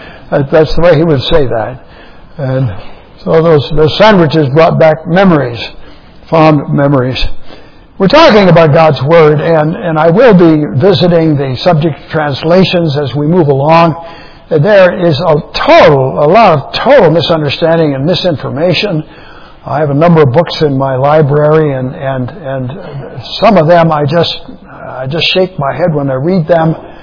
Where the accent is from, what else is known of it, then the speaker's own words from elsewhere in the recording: Kenosha, Wisconsin, United States; My hometown was Kenosha, Wisconsin, which is, of course, an Indian name.